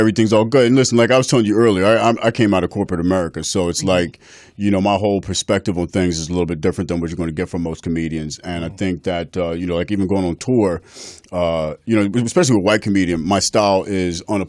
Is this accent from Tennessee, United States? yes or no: no; Philadelphia, Pennsylvania, United States; Again, I'm Jamaican. My mother's Jamaican. My dad's from the South. You know, I'm from Philly.